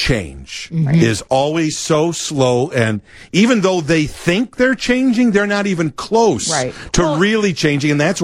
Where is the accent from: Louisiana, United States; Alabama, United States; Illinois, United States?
Illinois, United States; Chicago; I grew up on the Northwest Side and at Six Corners there by Irving and Cicero in Milwaukee, right at the corner.